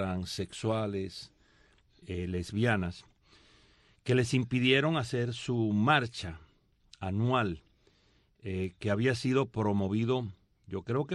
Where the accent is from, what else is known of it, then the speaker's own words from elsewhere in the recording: Cuba; como cubano